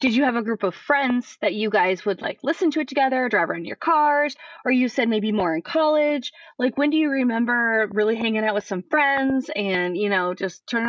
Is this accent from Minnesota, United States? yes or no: no; Iowa, United States; Because I'm from Iowa. So I can appreciate you talking a little bit about North Dakota. And I know in Iowa, I mean, there were a couple in Des Moines